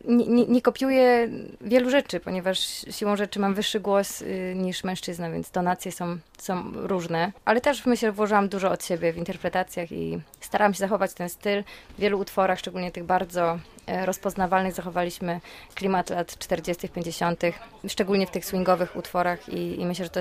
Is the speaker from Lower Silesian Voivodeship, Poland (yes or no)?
yes; Wałbrzych, Lower Silesian Voivodeship, Poland; Ja pochodzę z Wałbrzycha i to było wyjątkowe, szczególne miejsce dla nas.